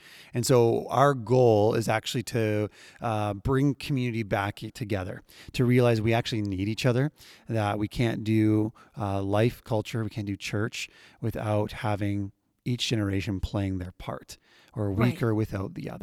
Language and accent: English; East Coast, United States; Yeah, I just do because I'm from the East Coast.